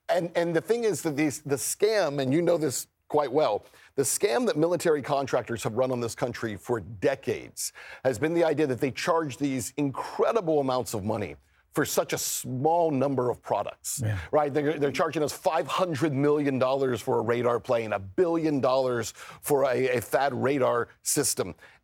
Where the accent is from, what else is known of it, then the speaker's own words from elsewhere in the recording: El Paso, Texas, United States; I remember growing up in El Paso, right, which was the home of the Patriot battery at Fort Bliss, Texas.